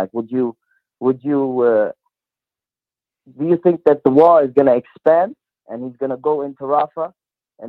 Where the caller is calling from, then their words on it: Sweden; I'm calling from Sweden.